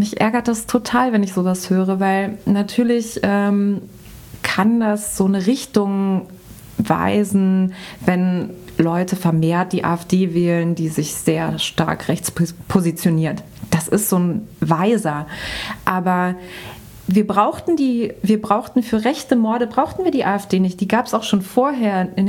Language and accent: German; North Rhine-Westphalia, Germany; now in Berlin, Germany; Ich bin in Nordrhein-Westfalen aufgewachsen und war da so immer im städtischen Bereich.